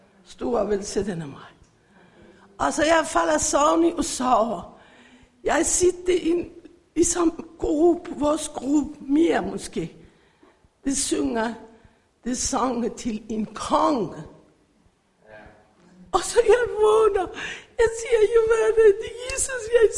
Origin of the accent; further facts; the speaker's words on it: Iran; Danish is a second language; now in Denmark; jeg kommer fra Iran alligevel. Nu er 27 år og bor i Danmark.